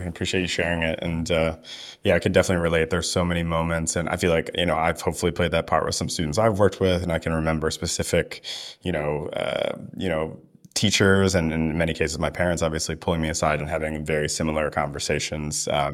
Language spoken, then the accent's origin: English; Philadelphia, Pennsylvania, United States; That was a huge trip for us coming. I'm from Philadelphia. So we, you know, it was quite a way for us.